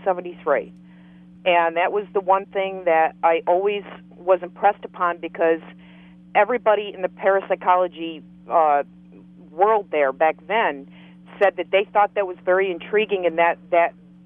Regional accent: New York City, New York, United States; by the time I was 12, Amityville Horror was very prevalent, and I'm from the New York City area.

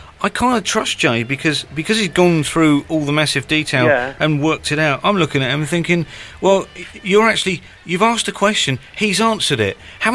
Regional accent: England, United Kingdom; Is that something that we're selfishly, as English people, worried about?

